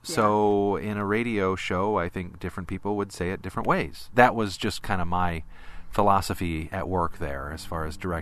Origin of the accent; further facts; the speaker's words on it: St. Louis, Missouri, United States; And that means a lot to me because I grew up in St. Louis. I was born in St. Louis.